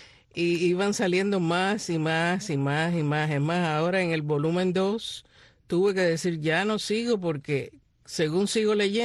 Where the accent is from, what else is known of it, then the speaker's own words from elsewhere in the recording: Cuba; now in United States; mi amor por Cuba, porque aunque vine muy joven, pues la llevo muy adentro. Y aunque soy ciudadana americana y llevo aquí 57 años viviendo, yo me siento cubana.